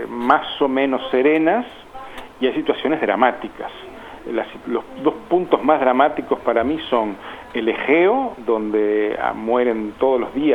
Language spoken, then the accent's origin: Spanish; Uruguay; nosotros, como orientales, uruguayos, somos corresponsables de este desastre que hemos llevado a Haití